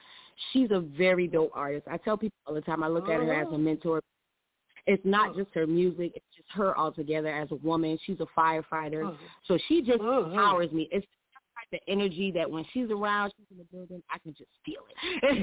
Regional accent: Charleston, South Carolina, United States; I am originally born and raised in Charleston, corn fed downtown. Baby, you feel me? Yes, I've been here all my life.

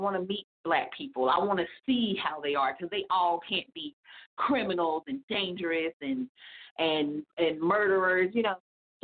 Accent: Fayetteville, North Carolina, United States; also born or lived in Mississippi; growing up in Mississippi and growing up in Fayetteville, well, really growing up in Fayetteville, North Carolina. And, you know, being from Mississippi and having, of course, those roots from my mom and my dad

